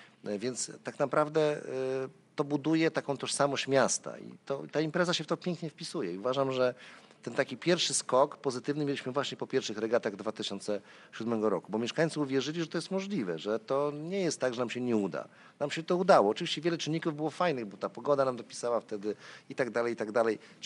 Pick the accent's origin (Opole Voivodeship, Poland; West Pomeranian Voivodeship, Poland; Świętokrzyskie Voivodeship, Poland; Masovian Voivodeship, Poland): West Pomeranian Voivodeship, Poland; Szczecin; wszyscy się dziwią, że nie jesteśmy z Meksyku czy z Argentyny, tylko jesteśmy z Polski właśnie ze Szczecina.